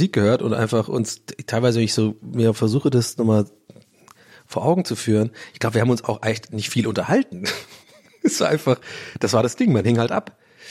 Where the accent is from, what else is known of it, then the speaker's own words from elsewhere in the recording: Ireland; so eine Nagene Wodka, sagt man bei uns in Irland. Das ist jetzt sehr spezifisch, das werden echt nur Iren kennen.